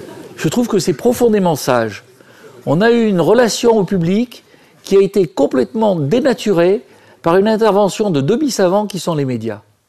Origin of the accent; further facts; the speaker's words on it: Auvergne-Rhône-Alpes, France; born there; je suis Auvergnat de naissance